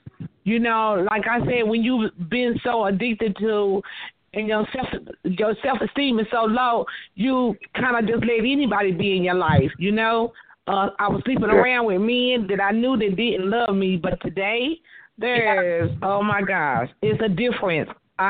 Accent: Knoxville, Tennessee, United States; Yes, I'm from Knoxville, Tennessee

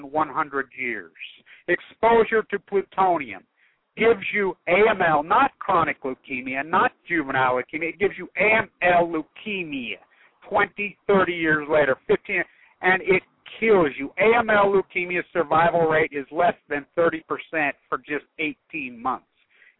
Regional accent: Utah, United States; So as we grew up in Utah, we all know the effects of nuclear fallout.

